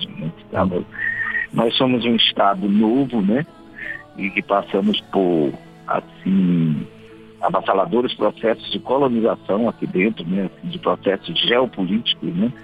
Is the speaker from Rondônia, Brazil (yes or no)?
yes; Porto Velho, Rondônia, Brazil; Sim, eu sou de Porto Velho, Rondônia.